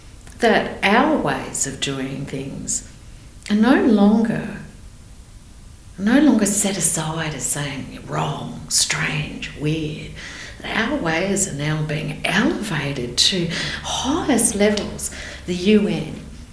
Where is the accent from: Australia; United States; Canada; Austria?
Australia; Tasmania; As an Aboriginal Tasmanian person, I was born being a mythical being.